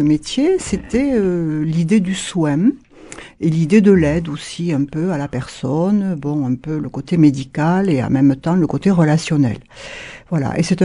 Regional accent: Agen, Occitanie, France; also born or lived in Toulouse; D'Agen même, voilà. Voilà. D'où mon accent, peut-être.

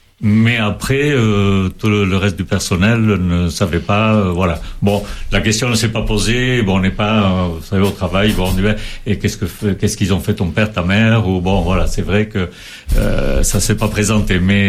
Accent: Saint-Étienne-de-Baïgorry, Nouvelle-Aquitaine, France; born there; Et moi, je suis né à Saint-Étienne-Baïgorry, au Pays Basque, dans la Basse Navarre. Mais il y a que 8 kilomètres qui nous séparent de la frontière basque-espagnole.

